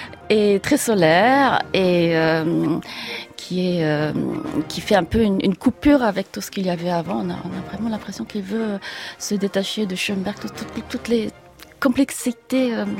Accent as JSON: {"language": "French", "country": "France", "tie": "born or raised there", "said": "j'ai grandi en France et j'ai fait mes études ici au Conservatoire supérieur de Paris."}